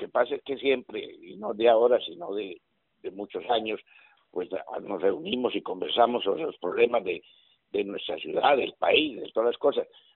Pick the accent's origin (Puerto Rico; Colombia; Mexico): Colombia; Bucaramanga, Santander; como bumangueses y como santandereanos, pues ayudemos todos al progreso de nuestra ciudad.